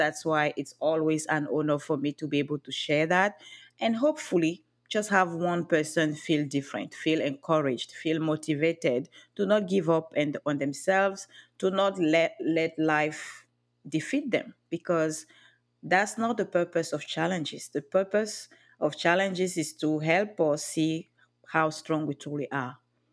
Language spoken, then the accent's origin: English; Cameroon; now in Los Angeles, United States; But yes, I'm originally from Cameroon. So how was my life before? Well, growing up in Cameroon was interesting.